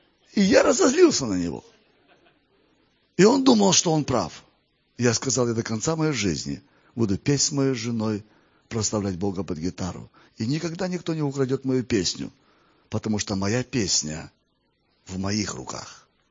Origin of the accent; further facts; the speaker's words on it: Kazakhstan; хотя в детстве жил в Казахстане